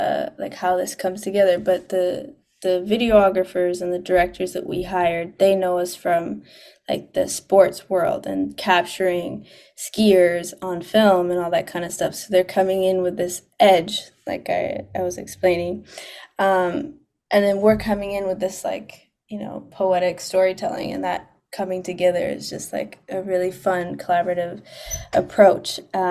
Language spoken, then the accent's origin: English; Whistler, British Columbia, Canada; I'm like from Whistler, Vancouver